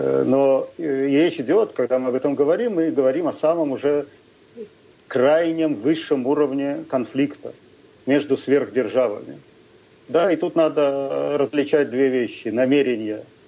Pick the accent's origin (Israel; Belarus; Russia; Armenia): Israel; Russian is a second language